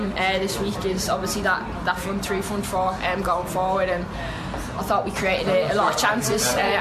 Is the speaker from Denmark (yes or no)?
no; Tallaght, Leinster, Ireland; to do it in my hometown in Tallaght is even more special, having the family and friends in the crowd.